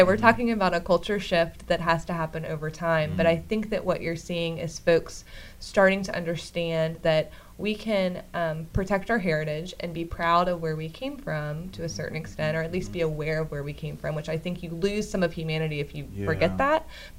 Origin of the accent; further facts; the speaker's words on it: Jacksonville, Florida, United States; now in Tallahassee, United States; No, I was born and raised in Jacksonville, and then I came here for school.